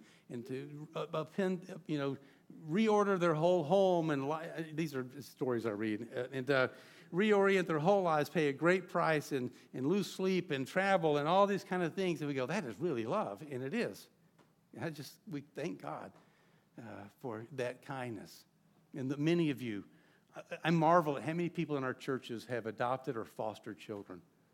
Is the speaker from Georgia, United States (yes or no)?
yes; Georgia, United States; Now, I grew up in Georgia, but I think this verse made it this far north.